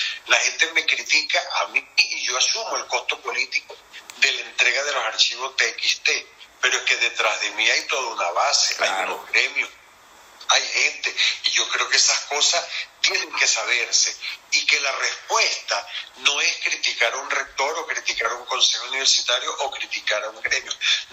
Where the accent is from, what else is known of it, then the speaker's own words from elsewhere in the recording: Guayana, Venezuela; Chicos, yo soy de Guayana.